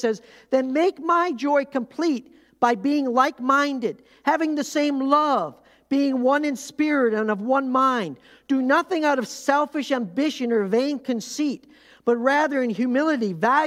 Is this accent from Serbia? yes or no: no; Canada; As a Canadian, where I lived